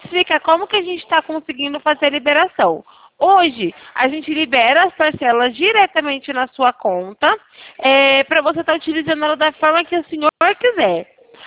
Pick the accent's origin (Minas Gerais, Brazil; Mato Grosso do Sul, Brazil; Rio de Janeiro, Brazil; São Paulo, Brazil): São Paulo, Brazil; Sumaré; Eu sou aqui de Sumaré, Campinas, interior de São Paulo.